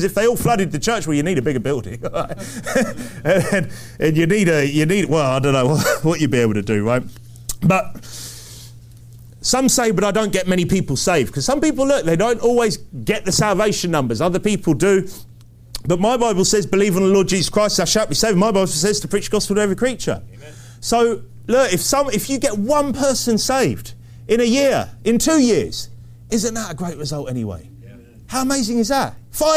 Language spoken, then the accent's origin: English; England, United Kingdom; accent: English; I think it was my English accent that was part of the problem.